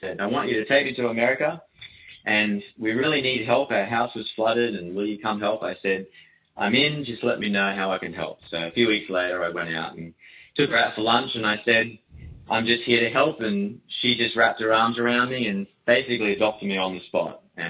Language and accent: English; Byron Bay, New South Wales, Australia; when I moved back to my hometown of Byron Bay, Australia in 2012